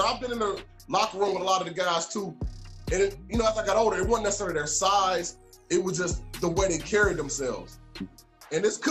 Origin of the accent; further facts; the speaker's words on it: Detroit, Michigan, United States; I'm from Detroit, and our big arena before they closed it was Joe Louis Arena. So keep in mind, that's where I was going to as a kid